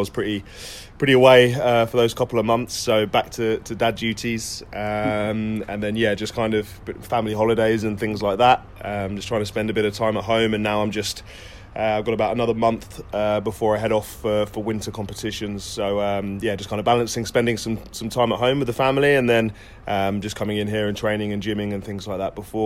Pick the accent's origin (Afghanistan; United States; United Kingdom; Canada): United Kingdom; East of England; I grew up in Suffolk, minor county, kind of 3 hours away from here.